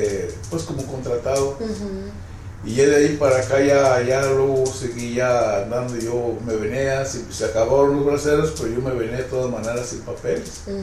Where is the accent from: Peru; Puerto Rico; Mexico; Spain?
Mexico; moved away as an adult; fue en 1964 cuando me vine y vivía de Bracero y ya. Ese año ya me devolví por mi casa y de ahí para acá ya no estaba yo en México.